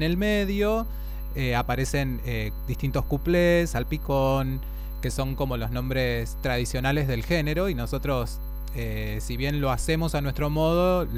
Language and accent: Spanish; Rosario, Santa Fe, Argentina; a nosotros como rosarinos y como argentinos